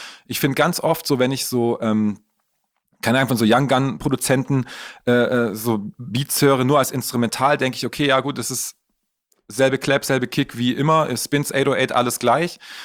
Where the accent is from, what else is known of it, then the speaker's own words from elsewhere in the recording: Baden-Württemberg, Germany; aus Heilbronn kommt, also eigentlich aus meiner Gegend, in der ich aufgewachsen bin